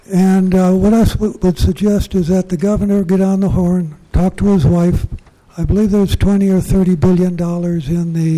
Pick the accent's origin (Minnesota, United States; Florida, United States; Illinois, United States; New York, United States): Minnesota, United States; Minneapolis; I'm from Minneapolis.